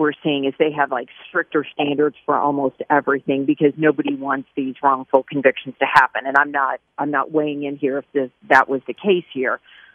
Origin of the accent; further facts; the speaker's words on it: Kansas City, Missouri, United States; I wasn't a reporter at the time, but I'm from Kansas City. I was living here. My family, we remember the blast. We live north of the river.